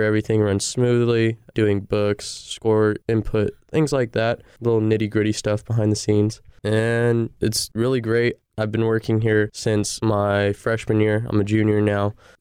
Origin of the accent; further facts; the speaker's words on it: Manteca, California, United States; I'm from Manteca. I'm from up north, so not that far away, but definitely I get the small town feel